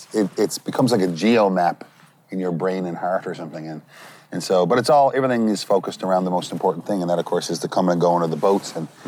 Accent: Petty Harbour, Newfoundland and Labrador, Canada; Being, if I could say one word about growing up in Petit Harbour when I was a kid, was busy.

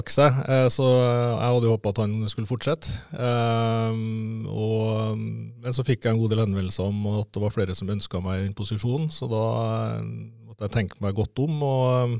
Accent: Stjørdal, Trøndelag, Norway; also born or lived in Australia; jeg vokst opp på Stjørdalen. Egentlig på der, jeg vokste opp der golfbanen på Stjørdalen ligger, men den gangen så var det noe golfbane. Så da var jeg brukt den som skibakke. Jeg har bodd I store deler av livet mitt I Trondheim. Jeg har bodd en del på Østlandet.

